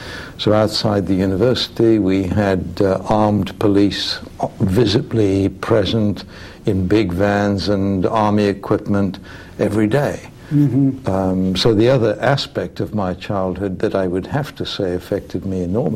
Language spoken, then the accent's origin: English; Johannesburg, Gauteng, South Africa; I was born in Durban in South Africa. I was brought up in Johannesburg, went to school in Johannesburg, went to university there, and completed my PhD there.